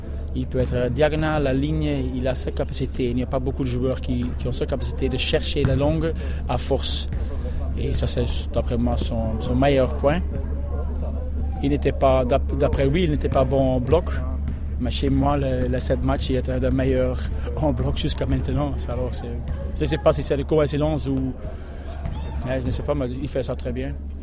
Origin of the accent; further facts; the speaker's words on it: Belgium; Moi, je suis un Belge, mais pas un vrai Belge, je parle toujours.